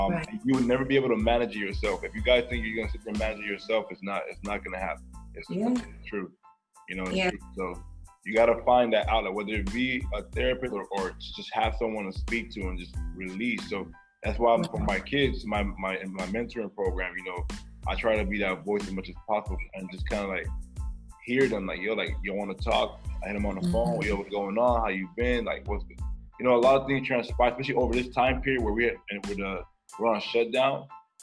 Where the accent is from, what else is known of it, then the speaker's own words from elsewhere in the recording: Nigeria; We're both from Nigeria, right?